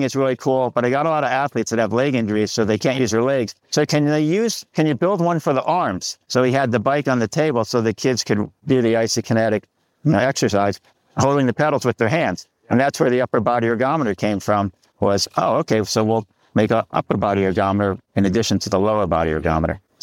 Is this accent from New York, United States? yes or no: no; Farmington, New Jersey, United States; So Rich and I grew up in New Jersey, the Garden State, right? Yeah. In a farming community. A great place to grow up, by the way, Farmington.